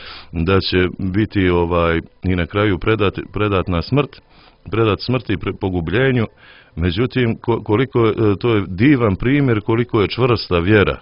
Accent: Montenegro; jer je veliki pomoćnik kod nas u Crnoj Gori

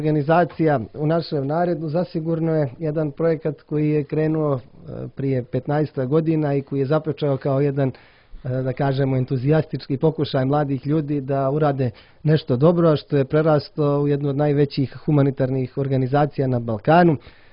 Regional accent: Montenegro; mi smo Crnogorci uvijek verzirani za istoriju

